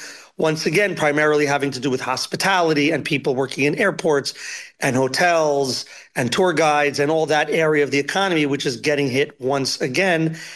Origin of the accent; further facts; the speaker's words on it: New York City, New York, United States; moved away as an adult; now in Israel; So I'm 50 years old, and I grew up in New York City.